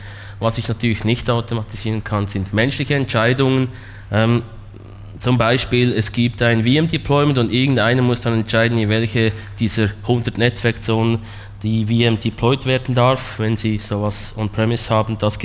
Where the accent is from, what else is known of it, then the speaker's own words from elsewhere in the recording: Switzerland; accent: Swiss; Sie müssen leider mit meinem Schweizer Akzent Vorlieb nehmen.